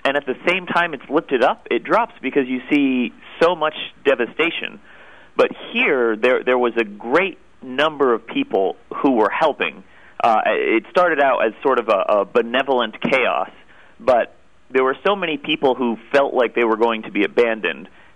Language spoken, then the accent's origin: English; Florida, United States; Well, this was actually a shock to me. I grew up in Florida. I'm used to lots of hurricanes coming through, but this was devastation like I hadn't seen before.